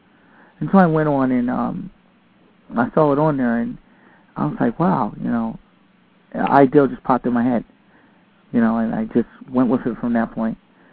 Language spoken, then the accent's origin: English; Philadelphia, Pennsylvania, United States; born there; I was originally born in Philadelphia.